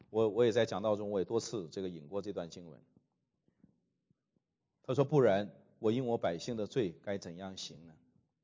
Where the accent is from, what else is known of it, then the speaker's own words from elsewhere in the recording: China; 这个是我们中国人都是很厉害的在这一点啊。